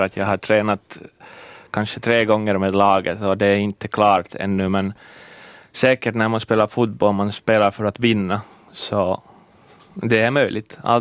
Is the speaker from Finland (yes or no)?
yes; Finland; 26 år redan så. Jag är en finländare